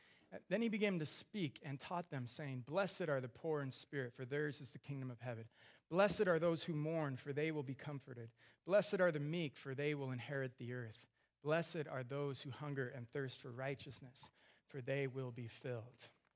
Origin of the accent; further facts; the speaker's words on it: San Bernardino, California, United States; this is what I always wanted growing up in the IE, growing up in San Bernardino. I wanted a good job. I wanted to have a convertible. I wanted to live in Orange County.